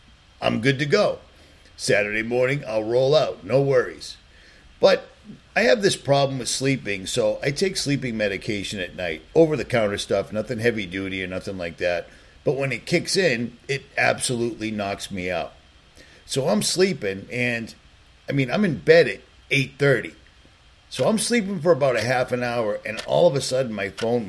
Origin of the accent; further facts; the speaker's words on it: Boston, Massachusetts, United States; Now, I'm from Boston, man. We don't have tornadoes, we have hurricanes.